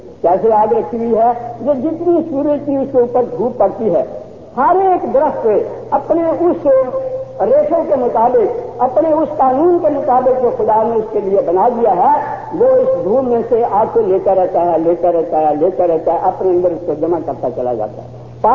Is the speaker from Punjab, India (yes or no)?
yes; Punjab, India; हालांकि पंजाब का रहने वाला हूँ